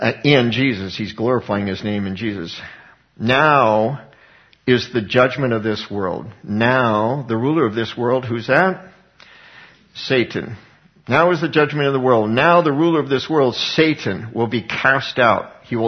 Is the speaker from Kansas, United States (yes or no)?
no; Colorado, United States; He was living in my hometown in Colorado.